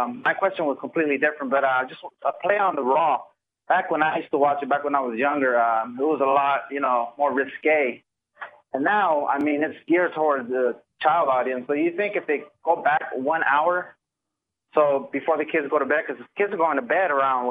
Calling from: California, United States; from California.

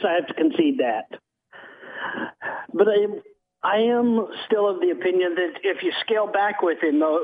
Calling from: Arkansas, United States; from Arkansas.

